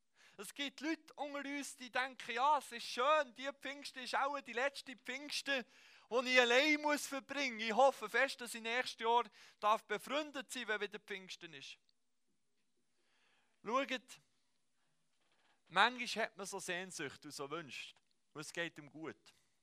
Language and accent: German; Bern, Switzerland; ich komme aus dem Emmental, ich war nicht immer in Bern